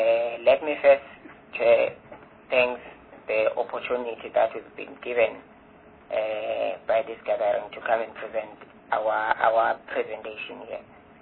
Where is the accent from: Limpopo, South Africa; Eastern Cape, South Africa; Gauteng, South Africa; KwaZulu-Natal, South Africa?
Eastern Cape, South Africa; Lady Frere; from Lady Frey at the Eastern Cape.